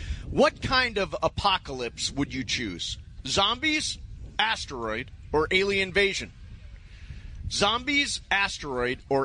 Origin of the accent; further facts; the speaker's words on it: Toledo, Ohio, United States; You know, I grew up in Toledo, and we used to make fun of Detroit.